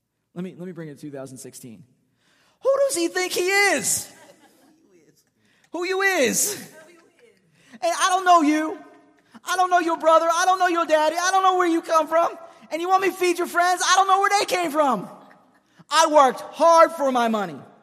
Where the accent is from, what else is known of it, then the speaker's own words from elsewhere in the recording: Philadelphia, Pennsylvania, United States; I grew up in Philadelphia, so verbal jousting was one of my tools that I use